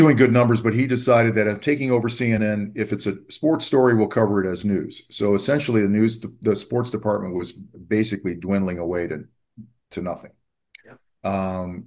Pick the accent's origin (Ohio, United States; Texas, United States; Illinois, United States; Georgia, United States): Ohio, United States; Cleveland; It was tough because Cleveland's my hometown. I could probably work there the rest of my life